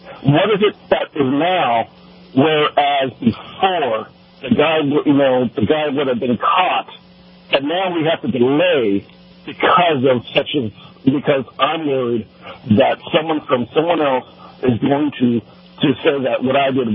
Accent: California, United States; Yes, and I'm a Californian. I'm in California.

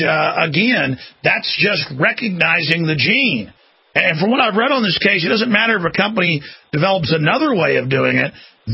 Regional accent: Dallas, Texas, United States; born there; They store my blood sample when I was born in Dallas, everybody.

